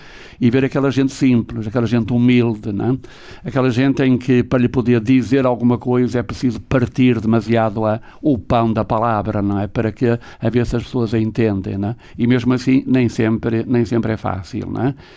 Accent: Braga, Portugal; also born or lived in Famalicão; Eu gosto de dizer que sou bracarense, né? Nasci em Famalicão e não renuncio às minhas origens, né? O que é certo é que desde os 11 anos eu passei-os em Braga, não é? 12 no seminário, depois estive um como coadjutor de São Vítor, 3 em Roma e depois o resto sempre em Braga.

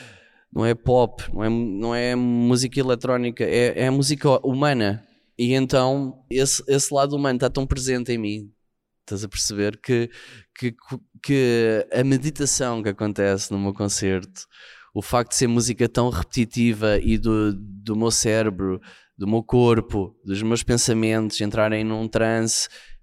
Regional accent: Portugal; Ele é poeta, eu sou português e não sou poeta.

